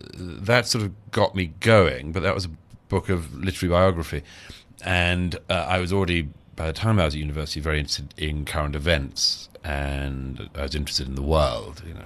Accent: United Kingdom; And I'm also British, so we're not very good at talking about ourselves.

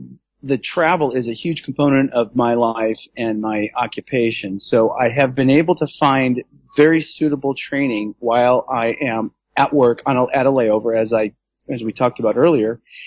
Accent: Hawaii, United States; born there; I was born in Hawaii. I started swimming in Hawaii.

